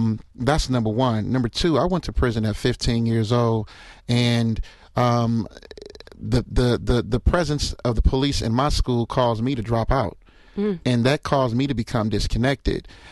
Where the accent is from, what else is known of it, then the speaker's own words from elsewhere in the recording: Milwaukee, Wisconsin, United States; I grew up in Milwaukee, so I think Milwaukee is a different situation than Madison.